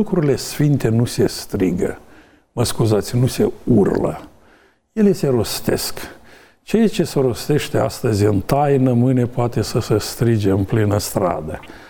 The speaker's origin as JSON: {"language": "Romanian", "country": "Romania", "said": "Sunt european. Pentru integrare europeană, ca români cu valori, cu adevăruri, însușindu-ne valorile altor popoare"}